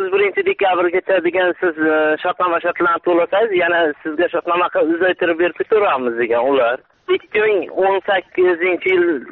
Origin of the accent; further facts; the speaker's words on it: Rafqon, Fergana Region, Uzbekistan; born there; Farg'ona viloyati Beshariq tumani Rafqon qishlog'ida Qo'rg'onda tug'ilganman.